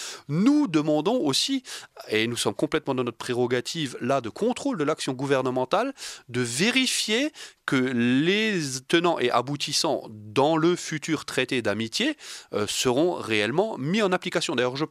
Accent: France; qu'est-ce que je veux faire moi en tant que Français avec 67 millions d'individus?

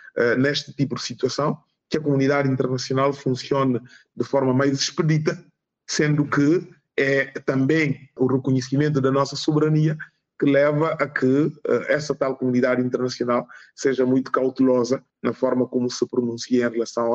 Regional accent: Guinea-Bissau; É óbvio que eu, enquanto guineense, todos nós guineenses, todos aqueles que se preocupam com a Guiné-Bissau

